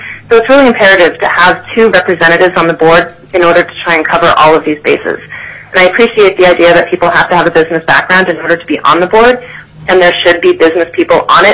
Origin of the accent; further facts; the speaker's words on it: Anchorage, Alaska, United States; I'm from Anchorage